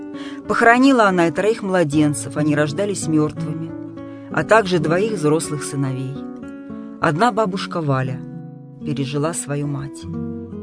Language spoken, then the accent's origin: Russian; Irkutsk, Irkutsk Oblast, Russia; born there; Родилась я в Сибири, в городе, который уютно расположился на берегу самого чистого озера необъятной России, озера Байкал, в старинном Иркутске.